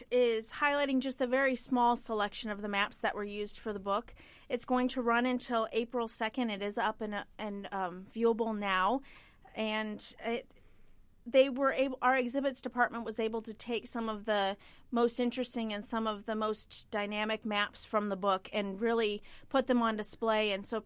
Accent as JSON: {"language": "English", "region": "Indiana", "country": "United States", "tie": "born or raised there", "said": "is near to my heart because I grew up in Lake County."}